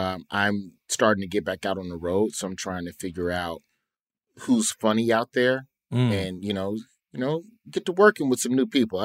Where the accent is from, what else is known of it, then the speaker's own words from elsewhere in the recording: Alabama, United States; I'm from Alabama. So that's like the soundtrack of my childhood, bro.